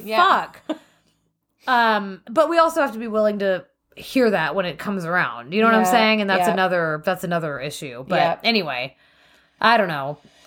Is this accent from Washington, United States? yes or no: no; Texas, United States; Maybe this is just because I grew up in Texas